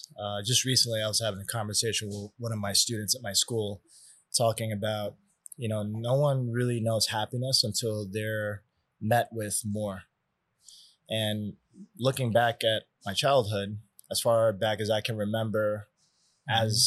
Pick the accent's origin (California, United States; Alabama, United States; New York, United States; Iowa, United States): New York, United States; Born and raised in East Harlem, the projects of, you know, old East Harlem. And those are my humble beginnings.